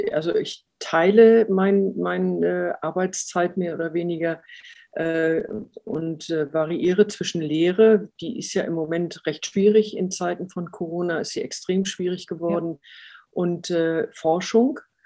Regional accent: Bremen, Germany; born there; Ich bin gebürtige Bremerin, deshalb habe ich auch keinen schwäbischen Akzent.

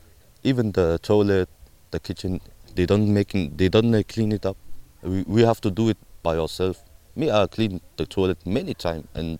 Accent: Somalia; English is a second language; You're from Deutschland, I'm from Somali.

